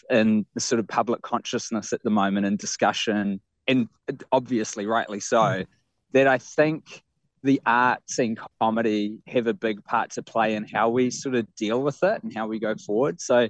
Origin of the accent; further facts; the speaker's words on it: Wellington, New Zealand; Yeah, well, I grew up in Wellie. Like, I'm an Onslow College alum.